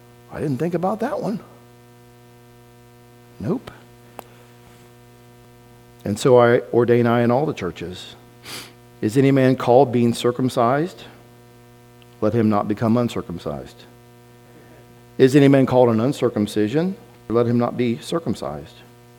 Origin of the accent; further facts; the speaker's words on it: United States; I'm from Adams County. I'm not speaking anything, that I don't understand personally.